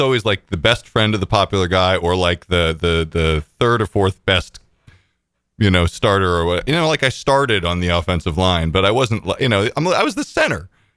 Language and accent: English; New Jersey, United States; I grew up in New Jersey, right? And everybody's like Jersey tomatoes and Idaho potatoes and Maine lobster and everything.